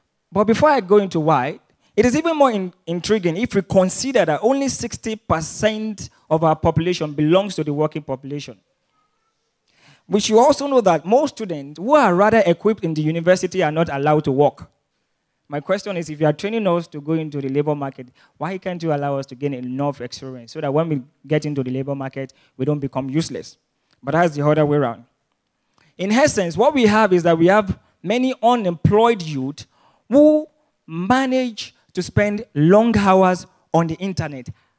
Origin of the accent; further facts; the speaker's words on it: Nigeria; As a Nigerian, and more importantly, a Nigerian student, what does this mean to you